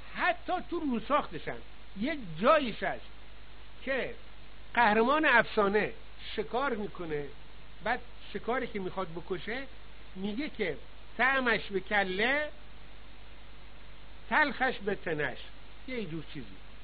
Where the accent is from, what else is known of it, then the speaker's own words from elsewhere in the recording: Iran; نه به خاطر اینکه من ایرانی هستم تعصب دارم